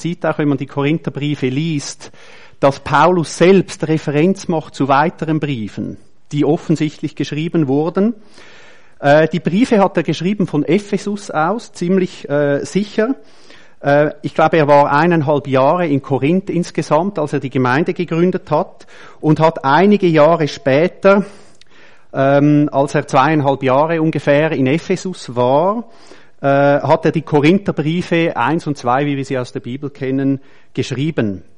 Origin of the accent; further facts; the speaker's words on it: Switzerland; Ist das eine Aufhebung von unserer Identität, die wir haben als Schweizer, die wir haben hier?